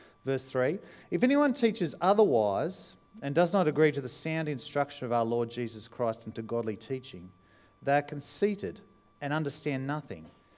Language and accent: English; Australia; Part of it is, as an Australian, is, well, I'm not going to make too much of this.